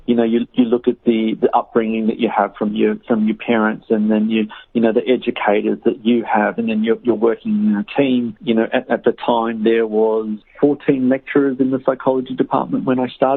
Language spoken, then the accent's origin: English; Bitola, Pelagonia, North Macedonia; moved away; also born or lived in Cambodia / East Timor / Turkey / France; So we come from Bithola, or from Bukova, the town above Bithola.